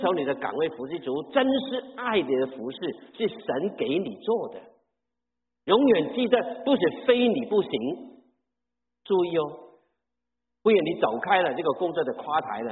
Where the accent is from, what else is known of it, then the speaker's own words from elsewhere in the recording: Guangdong, China; Chinese is a second language; 其实我的国语很不好的讲的，我是广东人，标准的广东人，但是我从来没有在广东的教会侍奉过，这个奇妙不奇妙啊？我在神学毕业，在闽南的教会服侍，我一句闽南话都不懂的